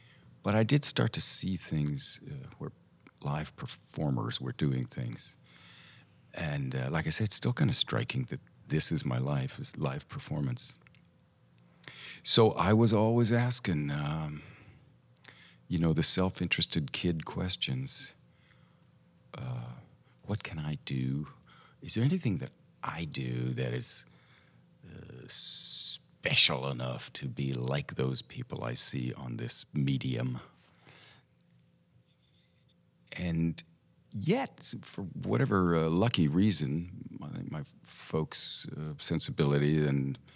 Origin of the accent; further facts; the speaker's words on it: Tulsa, Oklahoma, United States; also born or lived in Santa Monica, California; I was born in Santa Monica, California, but didn't live there very long in that iteration anyway. We moved to Tulsa, Oklahoma when I was a year and a half.